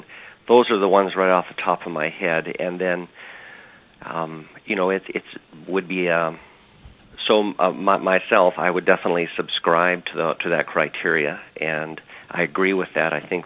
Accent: New Halen, Alaska, United States; also born or lived in Kenai; I was born and raised in Alaska. Other than being born in Anchorage, I spent the first 8 years of my life out in Lake Iliamna, a village of New Halen.

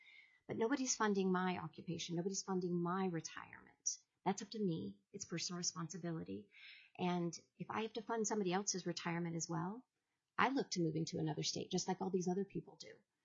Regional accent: Anchorage, Alaska, United States; I am from Anchorage, and I'm grateful to be here.

